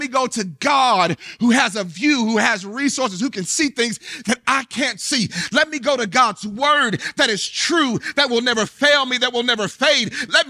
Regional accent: Hillsborough, United States; I'm from Hillsborough. I'm a little country boy.

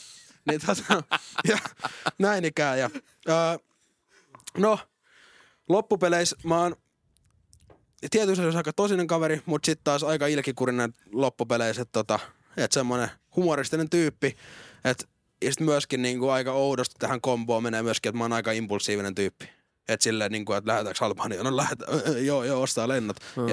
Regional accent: Kotka, Kymenlaakso, Finland; born there; mä oon syntynyt Kotkassa, 2000 tasan.

